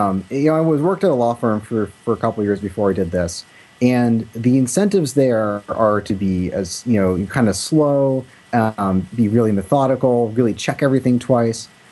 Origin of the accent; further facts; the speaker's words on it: Sunnyvale, California, United States; Yeah, I grew up here. I grew up in Sunnyvale, actually.